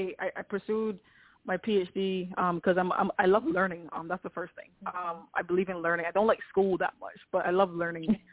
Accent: Barbados; as I said, I'm from Barbados, so I also want to be able to, in maybe 15, 20 years, probably go back home and actually enhance sport in my country

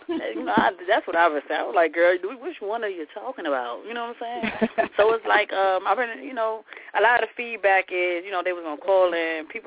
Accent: Virginia, United States; You know, I'm from Virginia, so I'm happy it's in the DMV.

